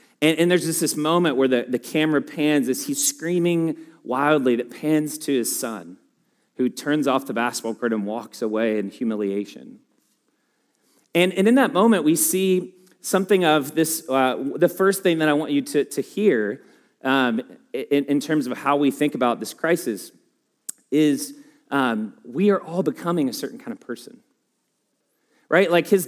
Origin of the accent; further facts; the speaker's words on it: Louisville, Kentucky, United States; I grew up in Louisville, but man, you don't go north of the river.